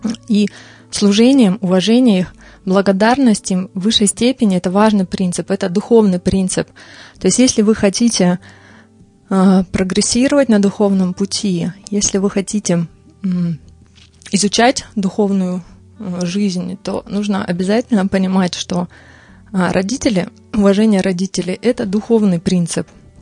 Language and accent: Russian; Krasnodar, Krasnodar Krai, Russia; born there; Вот я родилась, например, в Краснодаре